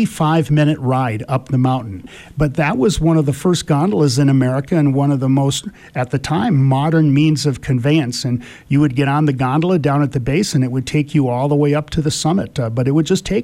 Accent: Wisconsin, United States; I grew up in Wisconsin when I was 7 years old.

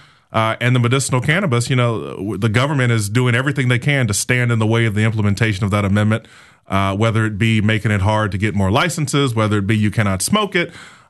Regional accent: Jacksonville, Florida, United States; born there; We're actually in Jacksonville, and I was born in Jacksonville.

